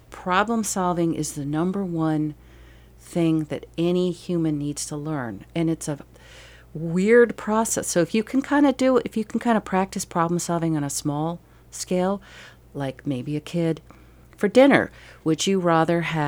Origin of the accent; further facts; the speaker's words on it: New England, United States; it was just a part of that growing up in New England, that New England pioneer, you're going to fix it yourself